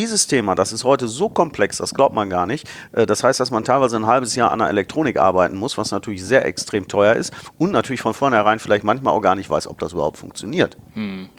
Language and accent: German; Bottrop, North Rhine-Westphalia, Germany; also born or lived in Karlsruhe; Ich habe auch mal für 2 Jahre als Kind in Karlsruhe gelebt, aber eigentlich war ich immer Bottropper jung, wie man so schön sagt. Bin in Bottrop geboren, meine Familie kam dort her.